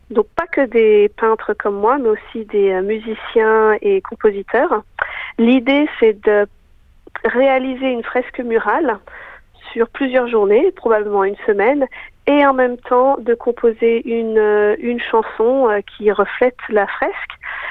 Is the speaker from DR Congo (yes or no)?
no; France; Moi-même, je suis française.